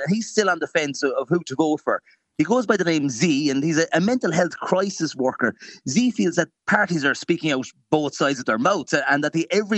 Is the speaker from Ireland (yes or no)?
yes; Ireland; look, I'm from Ireland. I'm here for the convention.